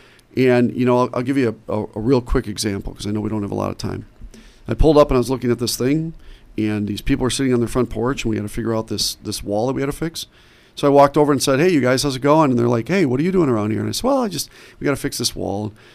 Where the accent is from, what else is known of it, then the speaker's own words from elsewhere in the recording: Racine, Wisconsin, United States; I grew up in Racine. When I was growing up, 93% of our city was white.